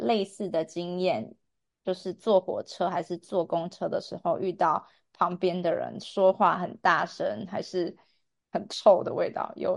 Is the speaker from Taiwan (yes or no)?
yes; Taiwan; 我觉得可能因为我是台湾人，所以我已经习惯这样子的天气。